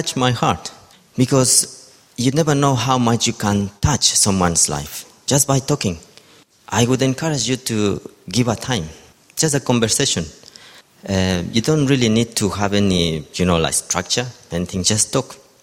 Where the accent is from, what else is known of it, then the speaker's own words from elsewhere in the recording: Ecuador; English is a second language; moved away as an adult; now in London, United Kingdom; At that time, I was only 2 weeks since I came from Ecuador, and I was staying with my brother-in-law